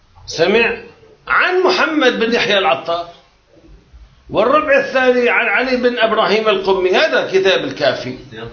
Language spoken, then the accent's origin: Arabic; Jibchit, Nabatieh Governorate, Lebanon; نحن جبشيت ربعهم شو بيقولوا نصابين